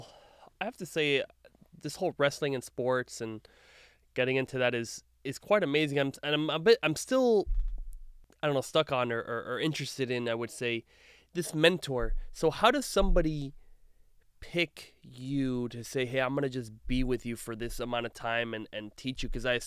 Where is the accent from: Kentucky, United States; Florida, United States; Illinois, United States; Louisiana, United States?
Florida, United States; also born or lived in Venezuela; Yeah. I grew up in Florida. I mean, I was born in Venezuela, but I did grow up in Florida.